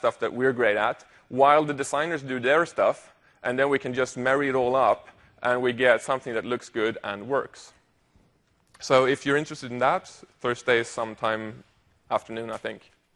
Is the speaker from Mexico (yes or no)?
no; Sweden; English is a second language; I am from Sweden, by the way. So if you don't hear and understand what I'm saying, tough.